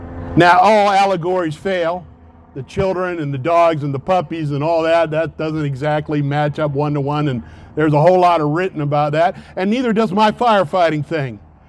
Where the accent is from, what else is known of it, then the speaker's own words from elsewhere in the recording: Akron, Ohio, United States; I remember growing up in Akron, Ohio, and looking down the main street of Akron, Ohio, which is called Market Street.